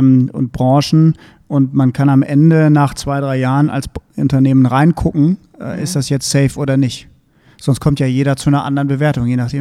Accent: Düsseldorf, North Rhine-Westphalia, Germany; Also ich komme ja aus Düsseldorf

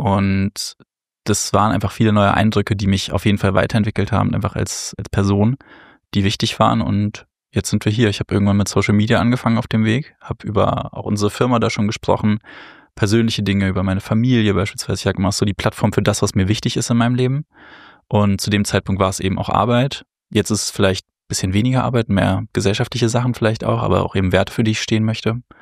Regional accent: Göttingen, Lower Saxony, Germany; so bin ich halt im Endeffekt groß geworden, habe dort in Göttingen mein Abitur gemacht

